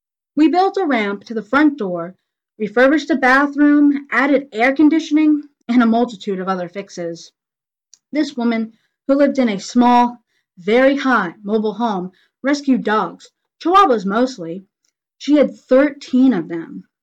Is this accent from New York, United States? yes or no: no; Cary, North Carolina, United States; I was raised with an understanding that I was blessed growing up in Cary, because life here is so different than many places in our country.